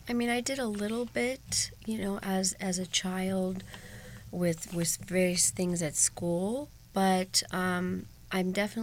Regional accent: Colorado, United States; born there; Well, I was born in Colorado, and I've lived in California, though, for many years

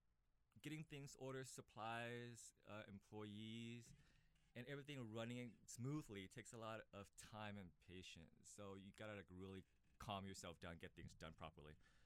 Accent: Saigon, Ho Chi Minh City, Vietnam; English is a second language; moved away; I'm originally from Vietnam, Saigon, Vietnam.

